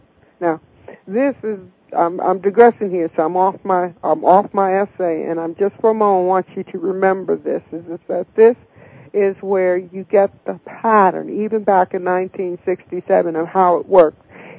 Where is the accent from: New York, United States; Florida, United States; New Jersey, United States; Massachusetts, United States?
New Jersey, United States; Englewood; Now, I grew up in Englewood.